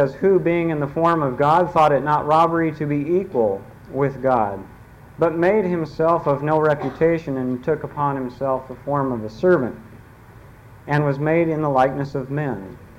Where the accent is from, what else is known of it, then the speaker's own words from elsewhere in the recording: Chandler, Arizona, United States; For those of you who don't know me … I'm also from Arizona, Chandler, Arizona.